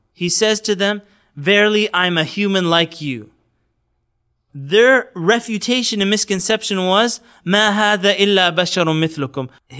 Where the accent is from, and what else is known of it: Canada